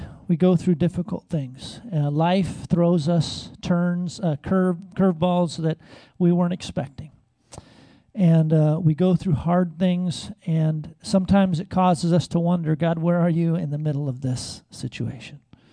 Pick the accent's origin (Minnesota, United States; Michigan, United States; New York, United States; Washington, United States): Washington, United States; Seattle; As I mentioned, I'm from the Seattle area. I live just south of Seattle.